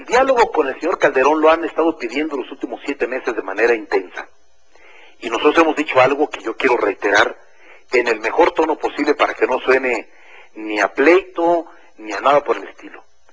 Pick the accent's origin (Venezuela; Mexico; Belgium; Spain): Mexico; Guanajuato; somos paisanos también, somos guanajuatenses.